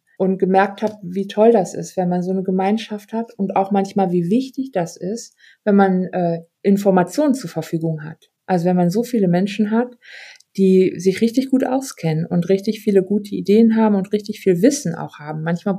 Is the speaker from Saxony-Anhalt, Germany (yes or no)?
no; Düsseldorf, North Rhine-Westphalia, Germany; ich komme aus Düsseldorf, eine Region in NRW, die hier Rhein-Ruhr sehr dicht besiedelt ist.